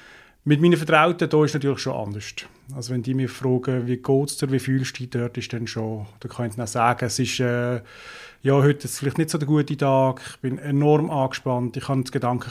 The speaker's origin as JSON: {"language": "German", "town": "Muttenz", "region": "Basel-Landschaft", "country": "Switzerland", "tie": "born or raised there", "said": "ich bin aufgewachsen in Muttenz."}